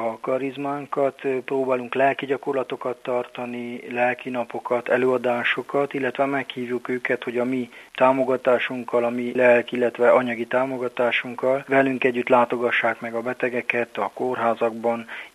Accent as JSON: {"language": "Hungarian", "region": "Transylvania", "country": "Romania", "said": "én az osztrák tartományhoz tartozom, és erdélyi származású vagyok."}